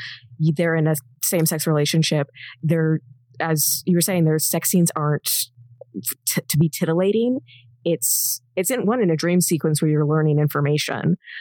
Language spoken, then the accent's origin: English; Canada; I'm Canadian. I always assume it's the dark ending.